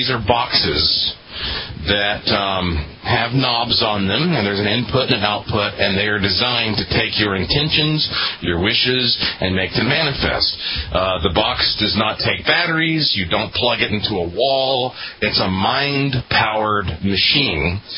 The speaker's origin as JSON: {"language": "English", "town": "Asheville", "region": "North Carolina", "country": "United States", "tie": "born or raised there", "said": "I was born in Asheville, lived in Asheville my whole life, and this past winter has been the first winter that I spent in a warm place."}